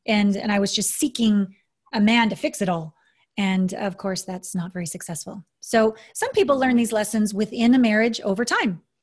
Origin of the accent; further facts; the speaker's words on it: Canada; And I'm Canadian.